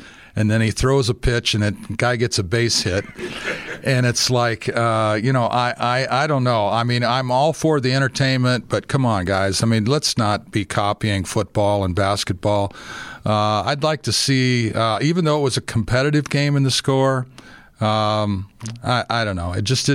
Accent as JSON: {"language": "English", "region": "Pacific Northwest", "country": "United States", "said": "You know, Seattle, beautiful place. I'm from the Northwest."}